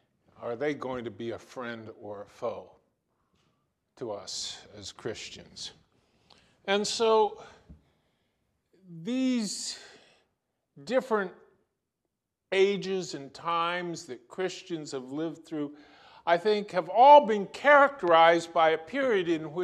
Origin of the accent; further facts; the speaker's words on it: Omaha, Nebraska, United States; I grew up in Omaha, Nebraska, where they had Strategic Air Command